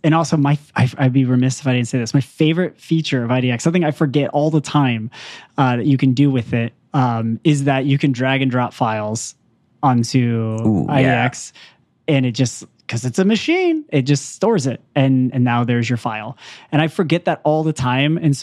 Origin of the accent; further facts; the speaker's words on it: United States; I keep wanting to say pick six because I'm American.